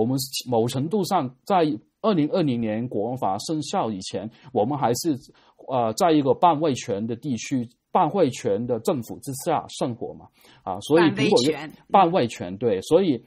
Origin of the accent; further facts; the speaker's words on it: Hong Kong; 我自己在香港的时候